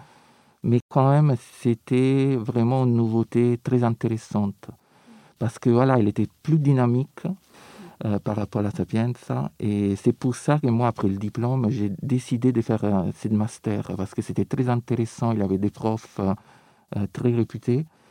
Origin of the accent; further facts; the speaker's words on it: Rome, Lazio, Italy; French is a second language; Alors moi, je viens de Rome.